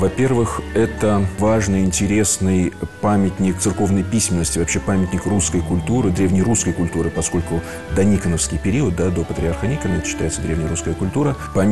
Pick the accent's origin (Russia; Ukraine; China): Russia; Samara, Samara Oblast; моя малая родина, Самара, Самарский регион, Самарская епархия